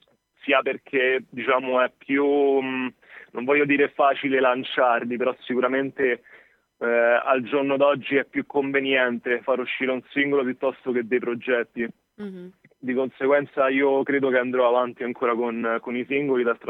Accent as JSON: {"language": "Italian", "town": "Rome", "region": "Lazio", "country": "Italy", "said": "Esatto, che sono romano."}